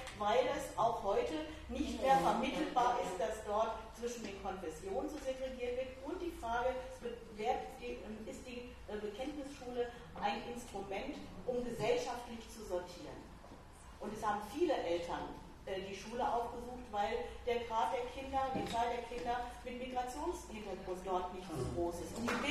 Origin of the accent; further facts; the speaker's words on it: Paderborn, North Rhine-Westphalia, Germany; ich komme selbst aus Paderborn